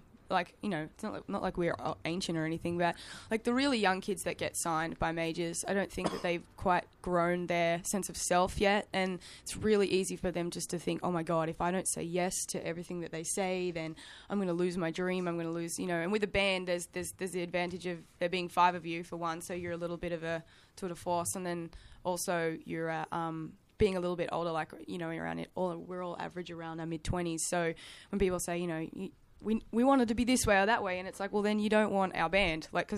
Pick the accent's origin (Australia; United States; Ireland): Australia; also born or lived in United Kingdom; I'm actually British born, even though I was raised in Australia.